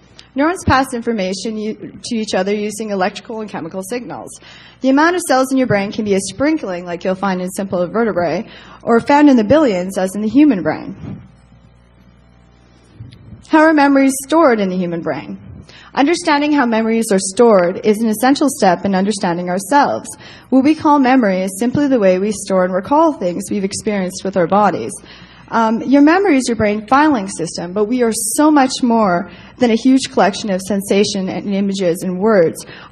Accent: Canada; I'm Canadian. I have to apologize for being Canadian.

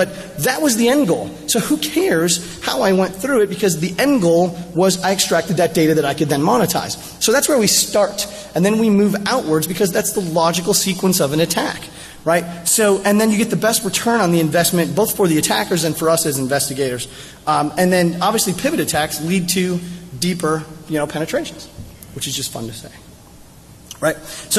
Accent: Oklahoma, United States; I'm from Oklahoma, so if I say y'all, it's okay, I'm allowed.

